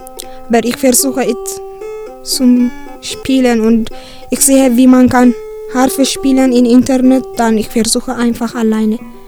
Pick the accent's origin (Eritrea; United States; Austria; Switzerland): Eritrea; German is a second language; in Eritrea, wo ich aufgewachsen bin.